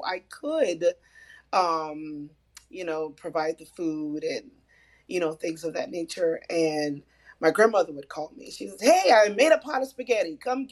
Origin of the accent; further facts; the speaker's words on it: Waldsboro, South Carolina, United States; So I would be able to drive down to my hometown where my grandmother is at, represent South Carolina, Waldsboro.